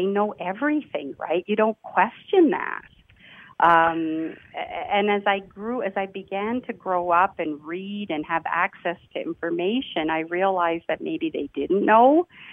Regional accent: Toronto, Ontario, Canada; born there; English is a second language; My first language was not English, even though I was born in Toronto.

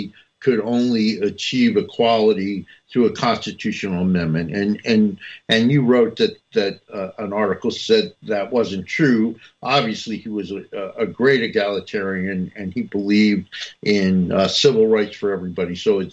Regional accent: New Jersey, United States; I grew up in North New Jersey as a young child, amongst in the Italian neighborhood.

